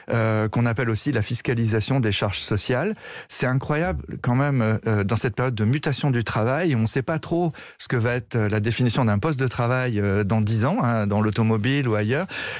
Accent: Brittany, France; Surtout chez nous en Bretagne.

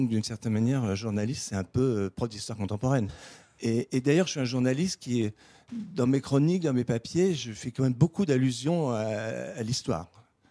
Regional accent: Vannes, Brittany, France; On est de Vannes, et on a acheté une maison à l'île aux Moines en 1890, donc ça fait 6 générations qu'on s'y succède.

